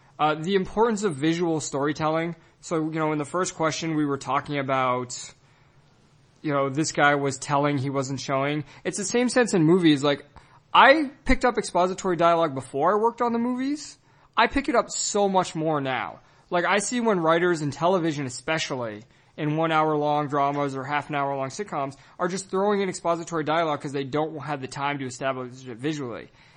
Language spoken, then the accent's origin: English; Northeast, United States; now in California, United States; I'm one of 300 million in America, and then I'm from the Northeast, and now I'm living in California.